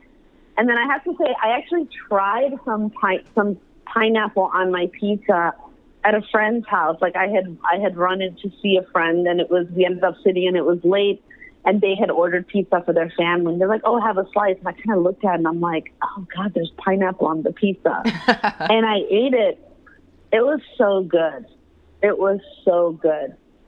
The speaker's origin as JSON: {"language": "English", "town": "Chicago", "region": "Illinois", "country": "United States", "tie": "born or raised there", "said": "I am of Pakistani heritage, born and raised in Chicago, but sweetness in our savory food is a big no-no."}